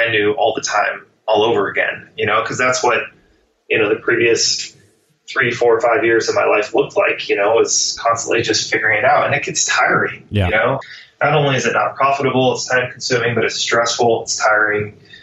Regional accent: San Diego, California, United States; So, you know, I'm from San Diego

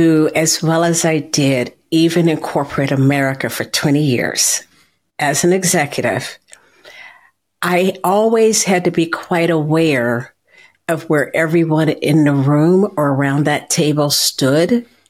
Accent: Kansas, United States; I'm from Central Kansas. My family's from Central Kansas, six generations.

